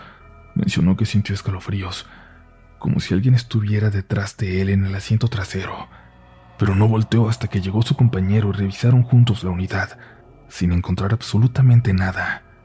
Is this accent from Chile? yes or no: no; León, Guanajuato, Mexico; soy de León, Guanajuato. Quiero aclarar que no me considero creyente de ninguna religión